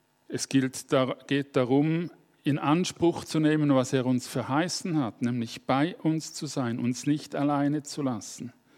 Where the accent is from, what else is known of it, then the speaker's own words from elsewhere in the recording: Bern, Switzerland; Ich bin aus der Region des Aaretals zwischen Thun und Bern, dort wohne ich.